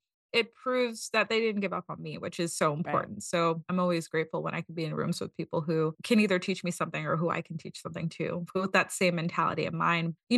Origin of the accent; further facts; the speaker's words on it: Bronx, New York, United States; now in Washington, United States; So I moved from the Bronx to DC to pursue a career in nursing